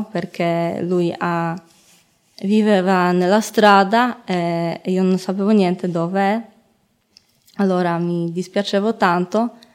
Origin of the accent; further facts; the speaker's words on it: Poland; Italian is a second language; now in Italy; sono polacca